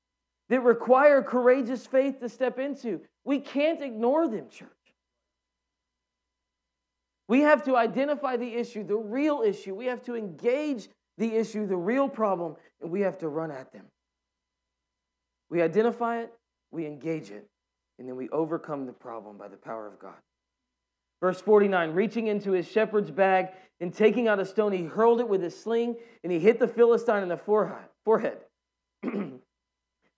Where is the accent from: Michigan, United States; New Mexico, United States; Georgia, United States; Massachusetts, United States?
Georgia, United States; accent: Southern; I almost said it like my southern accent, a little Georgia coming out.